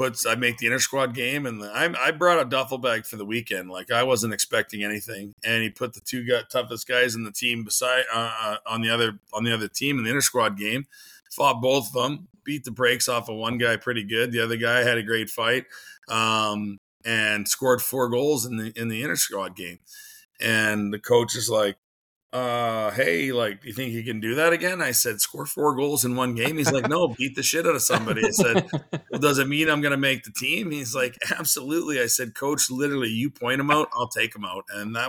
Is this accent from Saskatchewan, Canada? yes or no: yes; Moose Jaw, Saskatchewan, Canada; I'm from Moose Jaw, Saskatchewan